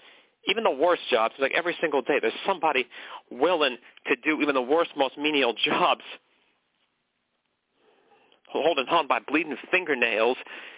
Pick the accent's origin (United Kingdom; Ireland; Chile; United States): United States; McKinleyville, California; I used to live in McKinleyville, California. That was my hometown.